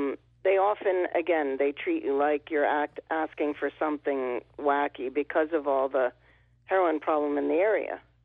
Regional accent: Manhattan, New York, United States; I mean, I grew up in Manhattan.

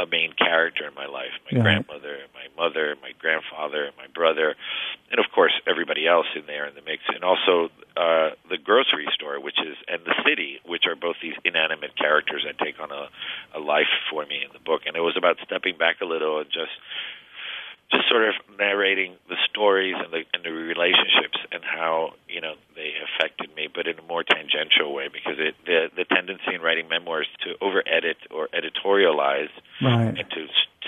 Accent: Miami, Florida, United States; But growing up in Miami, which is a lot of what the book is sort of discussing, you know, it was like growing up between two imaginary worlds.

